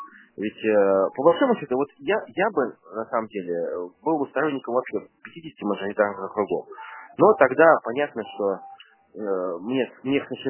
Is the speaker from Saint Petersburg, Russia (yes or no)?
yes; Saint Petersburg, Russia; Нет, я же петербуржец, вот в чем дело.